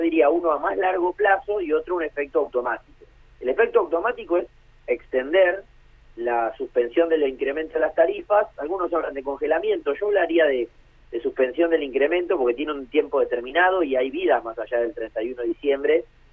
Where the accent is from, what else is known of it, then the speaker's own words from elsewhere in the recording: Tres Lomas, Buenos Aires Province, Argentina; en mi pueblo, en la provincia de Buenos Aires, que es Tres Lomas